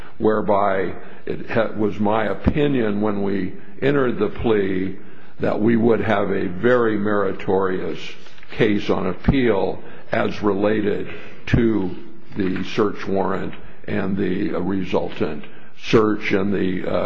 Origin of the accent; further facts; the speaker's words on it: Fresno, California, United States; from Fresno, California, here on behalf of Raymond Ronnell.